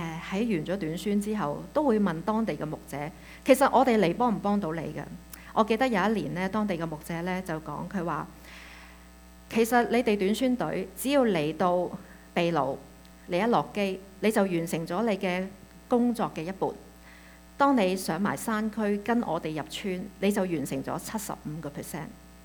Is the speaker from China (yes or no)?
no; Canada; 我哋係加拿大嚟嘅，我哋好遠嘅地方嚟。